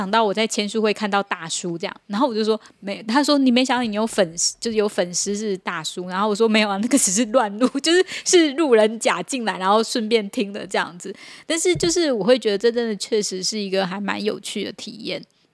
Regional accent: Tainan, Taiwan; 所以我也是台南人啊

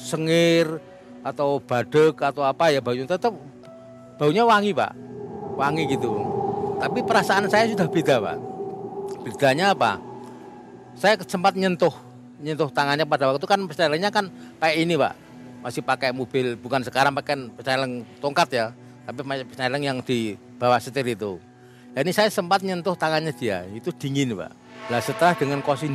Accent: Purwodadi, Central Java, Indonesia; born there; saya menikah di Pati. Saya lahirnya di Purwodadi, Pak.

